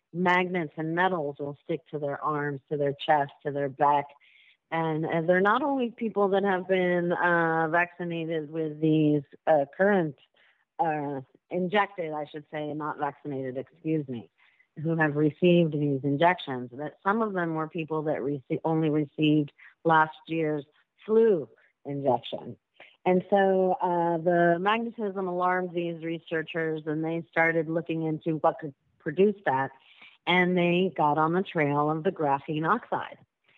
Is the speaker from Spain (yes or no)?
yes; Spain; born there; English is a second language; I was born in Spain, and so I speak Spanish